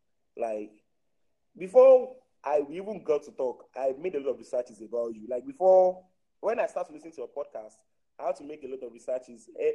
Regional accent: Nigeria; growing up in Nigeria is stressful. And it's something I'm really grateful for that I grew up in Nigeria.

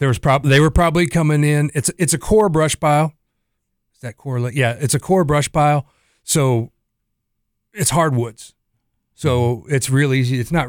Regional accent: Alton, Illinois, United States; He was from Mount Vernon, Missouri. I was from Alton, Illinois.

